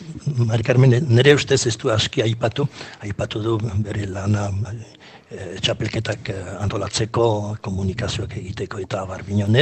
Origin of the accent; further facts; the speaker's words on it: Paris, Île-de-France, France; also born or lived in Oiartzun; ni sortu nintzen mendien galutako etxalde batean, Oiartzunen, eta 11 hilabete nituela eraman ziaten Parisa. Eta geroztik Parisen hasi noski, eta gero ibili naiz mundu guzien, eta itzuli nintzen eskolarrira 70 urtekin. Orduan ez nuen eskolarrian ikasi euskara, baizik Parisen.